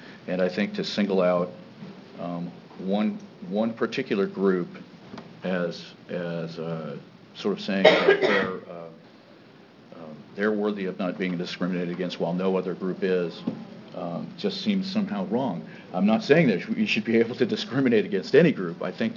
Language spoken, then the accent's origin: English; Molalla, Oregon, United States; I'm from Molina, Oregon, and I'm a resident of the Molalla River School District